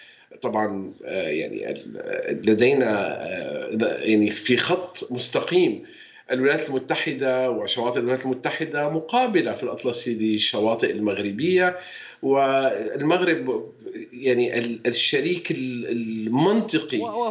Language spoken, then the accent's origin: Arabic; Syria; moved away; أنا السوري الأصل، ويعني نشأت في سوريا، لم أرى ذلك عندما كنت في سوريا